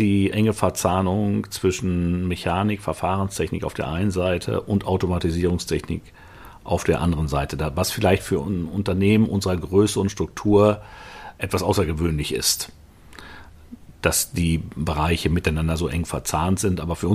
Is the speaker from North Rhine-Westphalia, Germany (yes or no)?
yes; Paderborn, North Rhine-Westphalia, Germany; Also ich bin gebürtiger Paderborner, da komme ich her